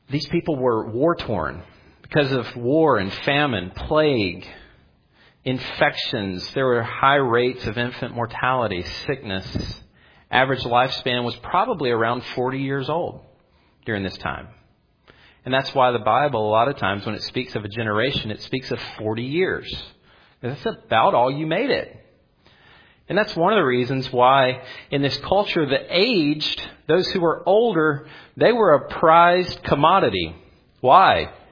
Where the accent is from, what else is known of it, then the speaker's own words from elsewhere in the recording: United States; And I try not to take too many opportunities to beat us up for being American Christians, all right?